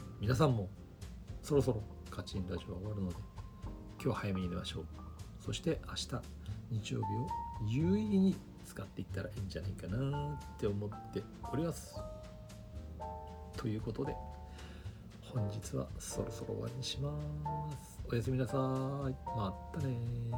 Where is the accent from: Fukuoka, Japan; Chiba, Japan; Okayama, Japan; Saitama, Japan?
Saitama, Japan; Niiza; 新座っていうのはうちの実家ね、実家の方行って、埼玉県新座市に行って、